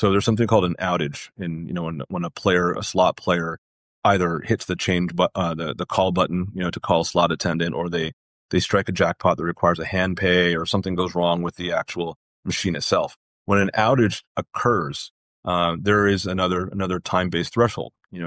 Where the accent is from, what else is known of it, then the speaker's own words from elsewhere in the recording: San Diego, California, United States; This year was in San Diego, my hometown. That's why I'm a Chargers fan, Ben, even though they're in.